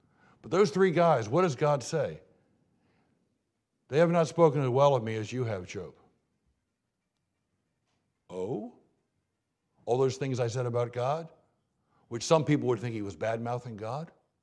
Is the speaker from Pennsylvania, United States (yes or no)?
no; Baltimore, Maryland, United States; I'm from Baltimore.